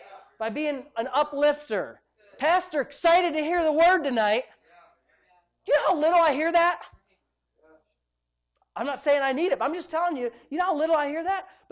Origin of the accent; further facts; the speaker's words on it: Jamestown, United States; the house I grew up in Jamestown didn't have a big driveway.